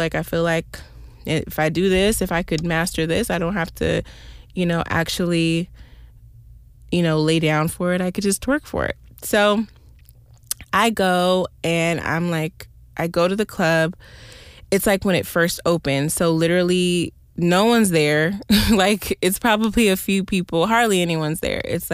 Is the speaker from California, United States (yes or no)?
yes; California, United States; because I was from California, they hit me with trafficking.